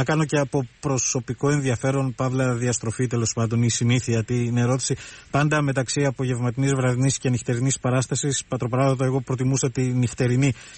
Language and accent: Greek; Greece; επειδή είμαστε Έλληνες και αγαπάμε το θερινό